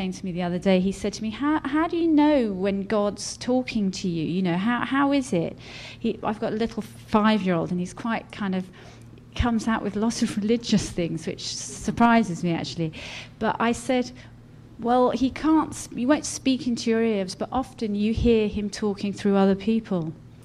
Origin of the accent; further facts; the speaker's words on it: London, United Kingdom; I was born in London. I'm a Londoner. I grew up in Notting Hill Gate. And obviously, I haven't really left, haven't gone very far. Still live in northwest London. I was the youngest of four children.